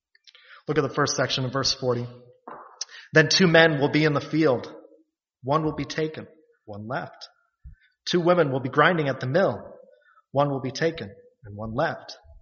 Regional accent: Iowa, United States; When I was younger, I grew up in the Promised Land. That's Iowa, if you didn't know.

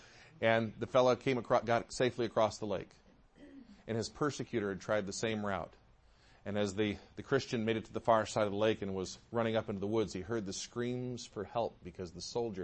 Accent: Michigan, United States; Now, I grew up in Michigan where sometimes the lake ice would get like this.

